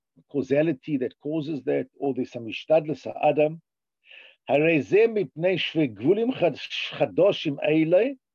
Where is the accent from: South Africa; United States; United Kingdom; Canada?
South Africa; now in Israel; I'm a South African. I never typed until I came to Israel. I don't know how to type.